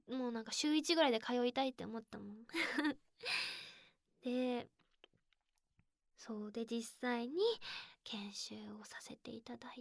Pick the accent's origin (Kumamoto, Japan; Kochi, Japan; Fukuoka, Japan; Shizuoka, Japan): Fukuoka, Japan; accent: Hakata dialect; 私、福岡の博多弁、福岡出身なんですけど、